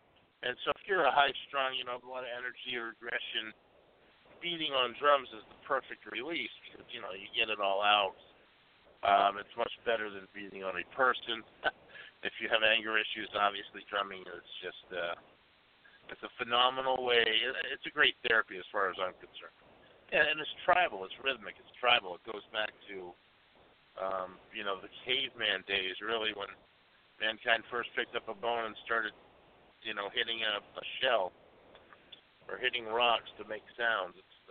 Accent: Maine, United States; You know, Maine was fine. I had a few friends that I hung out with all the time, and, you know, going to school in Maine was great.

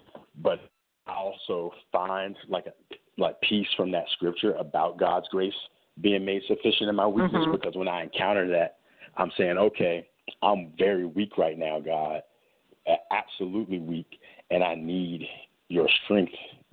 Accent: Norfolk, Virginia, United States; I actually grew up where I grew up in Virginia. I have, besides my family having a pretty strong sense of self, in 35th Street in Norfolk, Virginia, it's a largely black Muslim community.

